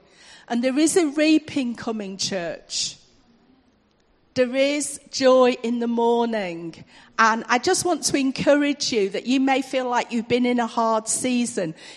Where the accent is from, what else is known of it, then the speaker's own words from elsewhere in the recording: Manchester, North West England, United Kingdom; born there; Because I was born in Manchester. It's a big sort of industrial city. I don't really do farming.